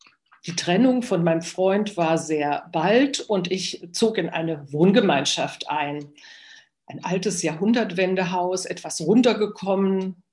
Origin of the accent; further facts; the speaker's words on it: Wetzlar, Hesse, Germany; born there; now in Thuringia, Germany; 1952 an. Da bin ich geboren in Wetzlar, einer anderen Goethestadt. Meine Eltern wohnten dort in der Nähe, in dem kleinen Städtchen Braunfels.